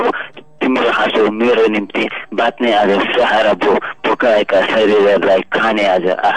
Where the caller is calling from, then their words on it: Birendranagar, Karnali Province, Nepal; वीरेन्द्र दुईबाट